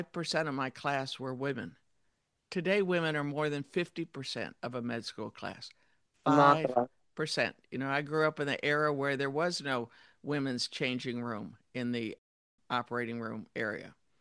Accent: Detroit, Michigan, United States; I grew up in Detroit in a blue collar family.

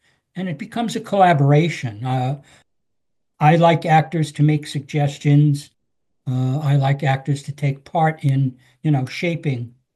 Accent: Patchogue, New York, United States; now in Bellport, United States; I grew up in Patchogue. And right now we live in Bellport. We've lived in Bellport for over 40 years.

